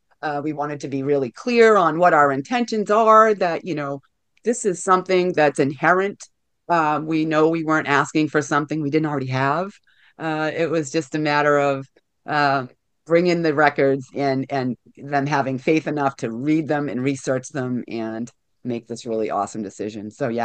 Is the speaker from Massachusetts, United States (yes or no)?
yes; Cedarville, Massachusetts, United States; now in Bourne, United States; And I am a resident of Bourne. Currently, I grew up in Cedarville, which is South Plymouth, is where the homelands of the Herring Pond Wampanoag Tribe are.